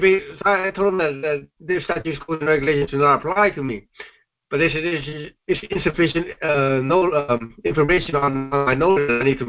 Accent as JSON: {"language": "English", "region": "California", "country": "United States", "said": "I'm from California."}